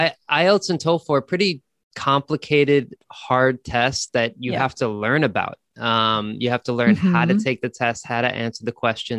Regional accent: New York City, New York, United States; moved away; I think is the biggest thing when people hear that I'm from New York, they ask me about the Empire State Building, Statue of Liberty, Times Square. I say I avoided them my whole life.

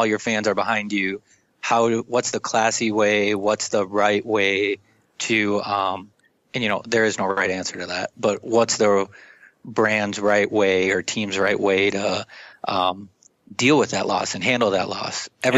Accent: Minnesota, United States; I grew up in Minnesota, so I have to guess it would be a Minnesota Twins baseball game.

